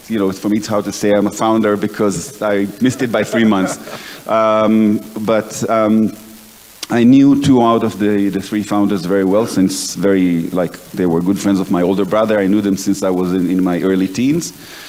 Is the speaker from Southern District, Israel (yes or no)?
no; Tel Aviv, Tel Aviv District, Israel; I grew up in Tel Aviv. I did an extended military service as a naval officer.